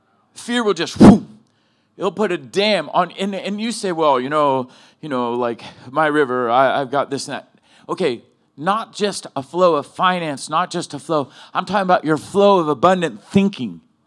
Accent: California, United States; So like I'm from Cali and my mom was from New England.

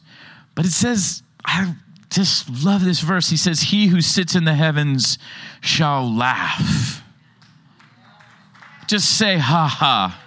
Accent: Oceanside, California, United States; I was raised in Oceanside.

